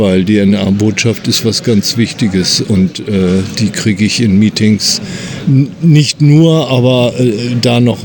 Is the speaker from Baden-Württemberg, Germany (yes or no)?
no; Bremen, Germany; Ich bin süchtig. Ich komme aus Bremen.